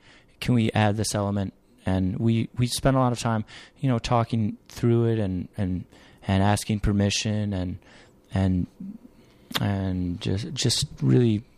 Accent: Iowa, United States; born there; Well, I was born in Northeast Iowa. And my on a dairy goat farm

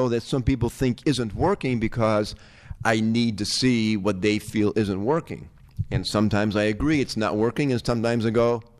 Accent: Chicago, Illinois, United States; I grew up in Chicago. I lived in Rogers Park, and then after eighth grade, we moved to the suburbs, and then I started teaching in the suburbs, and I love Chicago.

